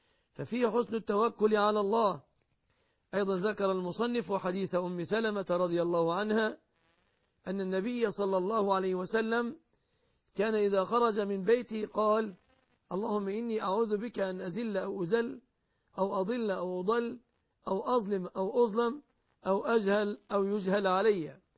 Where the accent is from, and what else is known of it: Egypt